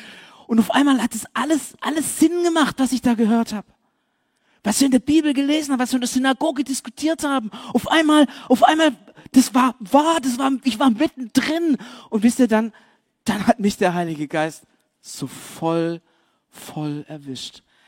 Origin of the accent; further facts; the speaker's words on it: Cyprus; Zypern ist mega cool. Da bin ich aufgewachsen. Allerdings muss ich sagen, meine Familie kommt eigentlich aus Jerusalem